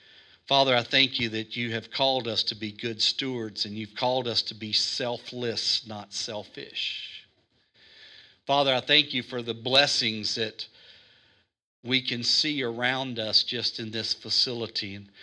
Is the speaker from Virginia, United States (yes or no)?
no; Zachary, Louisiana, United States; now in Kuwait; I've got a Burger King in my hometown back in America that I like eating in. So here in Kuwait, we go to Burger King.